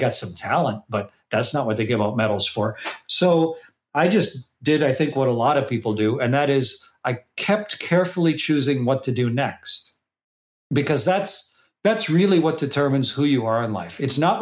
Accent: Canada; Well, when I was that little kid growing up in Canada, obviously there was no space station.

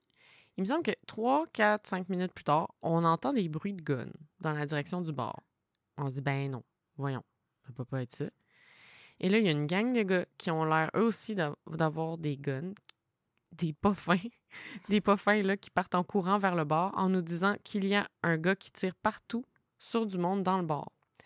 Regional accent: Saint-Hyacinthe, Quebec, Canada; Je viens de Saint-Hyacinthe.

